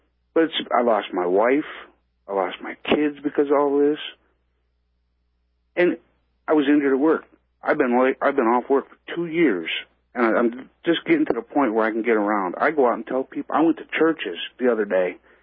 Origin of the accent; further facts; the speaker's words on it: Indiana, United States; Don't reach to the phone and slap me because I'm from Indiana, not India.